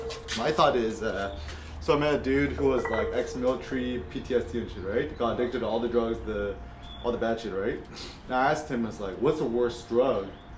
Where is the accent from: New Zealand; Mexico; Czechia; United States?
United States; California; Okay, so I'm from the Bay Area, right? Like, East Bay, 510, Oakland, Alameda, right?